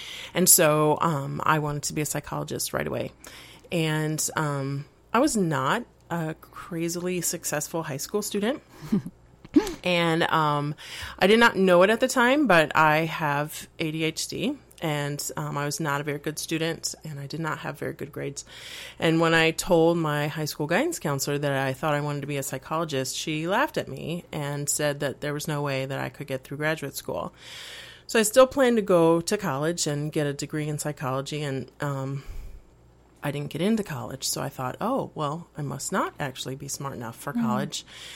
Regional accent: Mexico City, Mexico; also born or lived in Puerto Rico; I was born in Puerto Rico and raised primarily in Mexico City. So I'm Spanish speaking and bicultural in that sense, a little bit different because I was raised in a different culture.

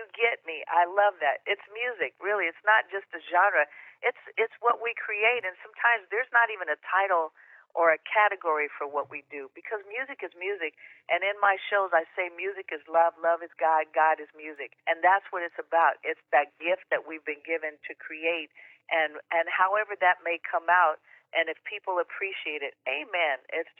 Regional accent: California, United States; being born and raised in the Bay Area, listening to all the types of music

